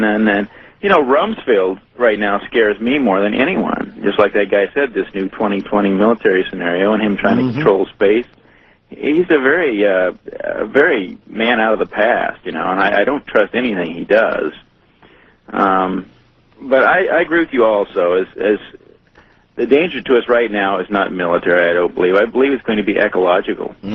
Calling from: Seattle, Washington, United States; I'm from Seattle. I listen on Como.

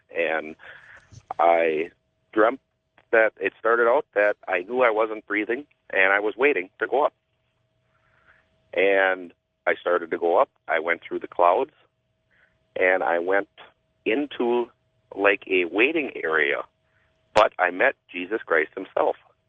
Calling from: Menasha, Wisconsin, United States; from Menasha, Wisconsin.

